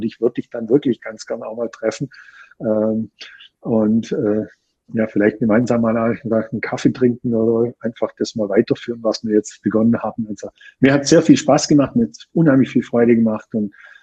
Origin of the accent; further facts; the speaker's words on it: Austria; bei uns in Österreich ist es ja nochmal ein bisschen anders wie in Deutschland.